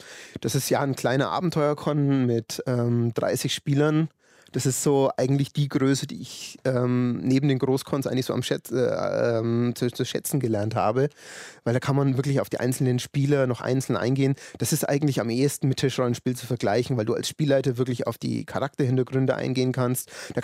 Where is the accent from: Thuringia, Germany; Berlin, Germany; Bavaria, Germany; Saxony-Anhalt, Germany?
Bavaria, Germany; Hof